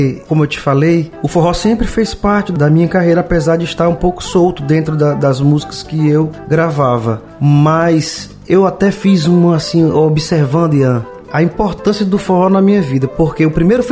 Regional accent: Fortaleza, Ceará, Brazil; Eu sou de Fortaleza mesmo, sou de Fortaleza.

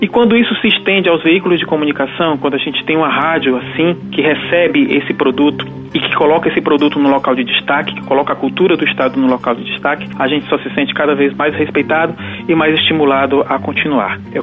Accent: Fortaleza, Ceará, Brazil; also born or lived in São Paulo; Resido em Fortaleza, residi em São Paulo pelo período de 2 anos aproximadamente, 2 anos e meio

